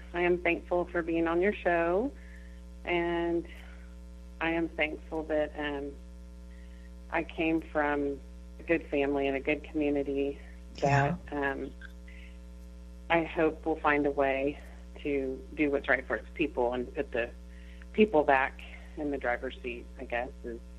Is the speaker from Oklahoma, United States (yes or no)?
yes; Tulsa, Oklahoma, United States; Right. I am from Tulsa, Oklahoma, and so is my husband.